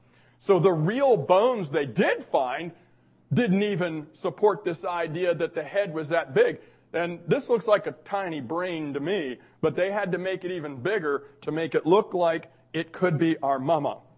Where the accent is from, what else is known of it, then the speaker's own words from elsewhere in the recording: Washington, D.C., District of Columbia, United States; Now, I'm from Washington, D.C., and I've been in the Smithsonian. I was born there, so we're both my parents. So this hits a little close to home, literally, for me.